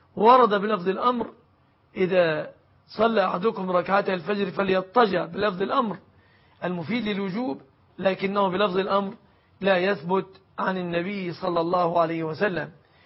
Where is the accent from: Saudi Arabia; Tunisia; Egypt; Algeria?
Egypt; بلادنا مصر